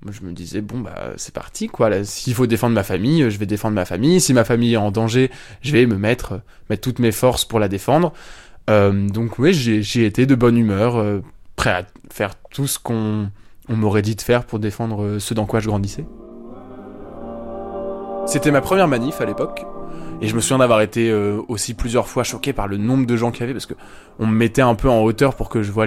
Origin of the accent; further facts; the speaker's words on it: Douai, Hauts-de-France, France; also born or lived in Lille; j'ai 21 ans et je suis étudiant à Paris, en philosophie. Je viens du nord de la France, j'ai grandi à Douai et à Lille